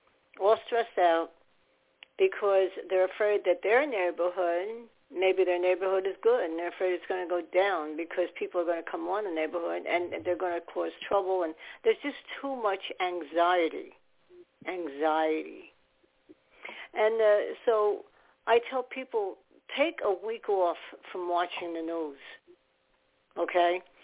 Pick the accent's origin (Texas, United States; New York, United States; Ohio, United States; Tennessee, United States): New York, United States; born there; I love New York City. I was born in New York.